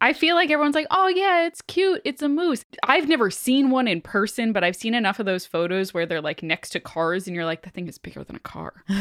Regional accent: Long Island, New York, United States; Yeah, Amanda and I grew up on Long Island, which the largest animal that you can find on Long Island is a deer.

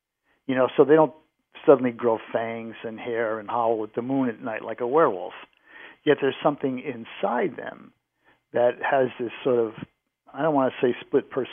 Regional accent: New England, United States; You know, I grew up in New England, and I couldn't help but walk past some old cemetery almost any town that I lived

